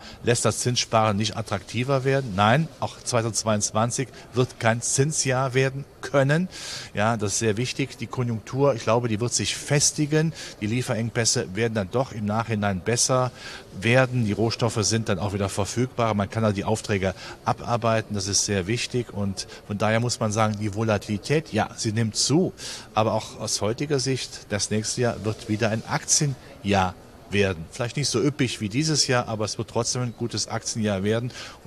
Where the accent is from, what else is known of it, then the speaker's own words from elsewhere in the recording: Germany; Wir sind ja Deutsche, wir haben ja schon das Stabilitätsgehen mit der Muttermilch aufgenommen.